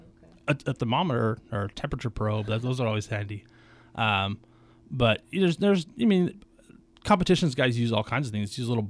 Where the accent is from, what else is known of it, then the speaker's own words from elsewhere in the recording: Vallejo, California, United States; now in Napa, United States; So I grew up in Vallejo.